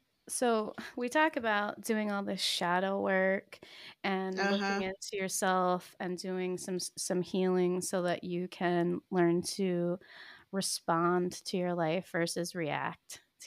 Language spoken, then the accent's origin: English; Pennsylvania, United States; I grew up in Pennsylvania and I grew up in the country, so it was a little bit different. But I lived in a small town, rural Pennsylvania, as an adult too.